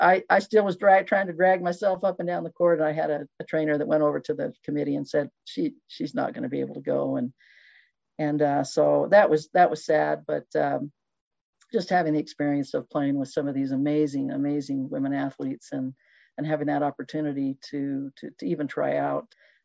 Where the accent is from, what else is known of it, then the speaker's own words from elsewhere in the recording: Mountain View, Wyoming, United States; now we can't lose to Mountain View. It's my hometown, and they'll be giving me a hard time for now until the end of time.